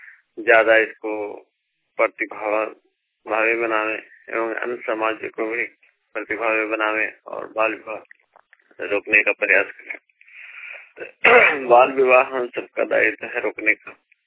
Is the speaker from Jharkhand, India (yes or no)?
yes; Pratappur, Jharkhand, India; Greek ग्राम लिप्तापुर प्रतापपुर जिला चतरा झारखंड का निवासी हूँ।